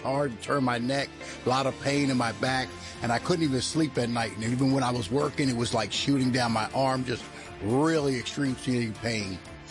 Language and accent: English; Cinnaminson, New Jersey, United States; I'm from Cinnaminton, New Jersey.